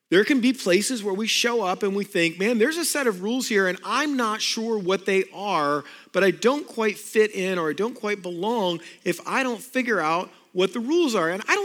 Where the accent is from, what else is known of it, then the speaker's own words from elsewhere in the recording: Florida, United States; Well, I grew up in South Florida, and we had a huge mango tree in our backyard.